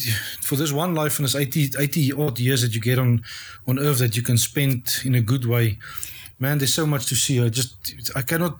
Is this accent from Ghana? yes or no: no; South Africa; we grew up in South Africa with a set certain norms and values